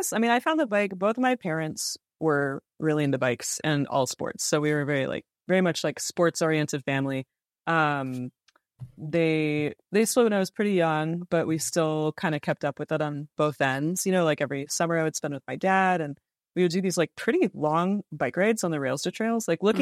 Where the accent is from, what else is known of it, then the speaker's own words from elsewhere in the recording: Washington, District of Columbia, United States; born there; No. I was actually born in D.C. My family's from Wisconsin.